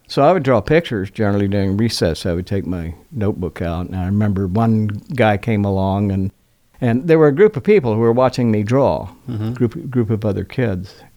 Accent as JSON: {"language": "English", "region": "Oklahoma", "country": "United States", "tie": "born or raised there", "also_born_or_lived": "Florida / Michigan", "said": "but I mostly hail from Oklahoma, I suppose. I grew up in Florida, Michigan, and Oklahoma."}